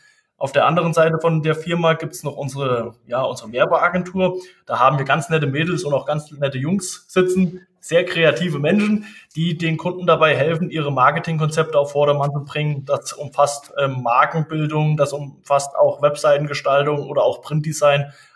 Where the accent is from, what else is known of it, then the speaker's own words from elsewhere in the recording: Germany; ich bin 27 Jahre alt, komme aus der schönen Grünstadt Hann, bin selbstständig bzw. Unternehmer und leite meine zwei kleinen Firmen hier direkt in der Rhönstadt